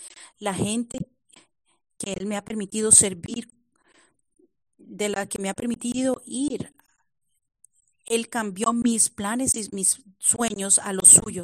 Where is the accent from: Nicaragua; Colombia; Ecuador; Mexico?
Ecuador; si Él puede llamar a una mujer ecuatoriana inesperada, sin experiencia